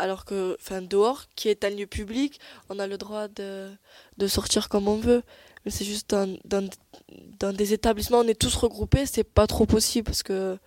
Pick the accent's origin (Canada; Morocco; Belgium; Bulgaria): Morocco; now in France; moi je suis marocaine, j'ai déjà eu l'occasion d'aller au Maroc